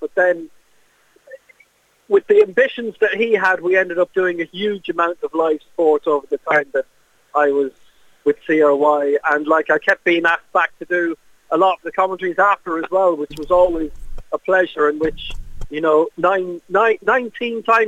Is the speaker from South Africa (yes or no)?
no; Aglish, Munster, Ireland; I'm from Aglish, which is obviously like a stone's throw away from Yall anyway.